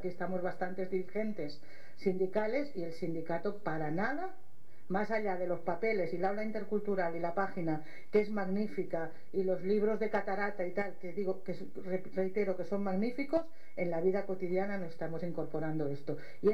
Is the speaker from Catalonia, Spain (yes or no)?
yes; Catalonia, Spain; now in Madrid, Spain; soy maestra, soy mujer, soy catalana viviendo en Madrid